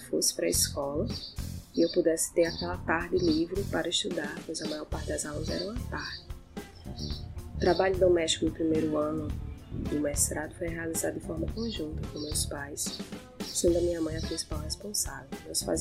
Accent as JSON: {"language": "Portuguese", "town": "Natal", "region": "Rio Grande do Norte", "country": "Brazil", "tie": "born or raised there", "said": "tenho 30 anos, nasci e permaneço em Natal. Me considero branca"}